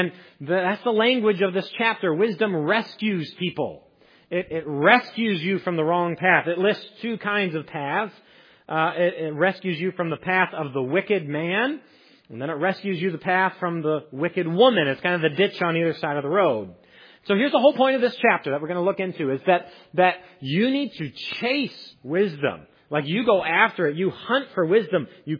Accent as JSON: {"language": "English", "region": "Iowa", "country": "United States", "said": "Now, listen, I'm from Iowa. I'm not ready for this stuff."}